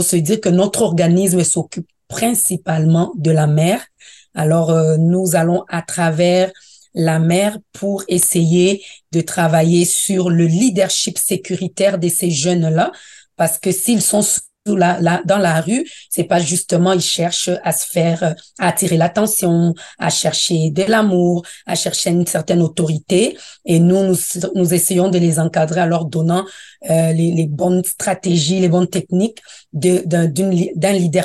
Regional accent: DR Congo; moved away as an adult; now in Canada; Je suis de la République démocratique du Congo. Là-bas, j'ai eu un baccalauréat en administration des affaires et marketing. J'arrive au Canada

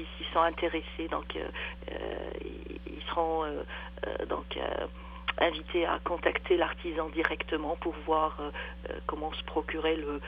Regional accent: Sydney, Nova Scotia, Canada; chez nous à Sydney

